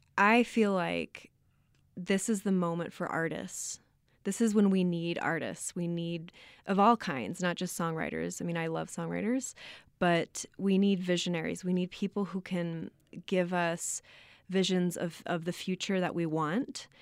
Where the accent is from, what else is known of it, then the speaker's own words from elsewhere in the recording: Nebraska, United States; When I was a young queer woman growing up in Nebraska, there were not a lot of visible people who sexuality was out there.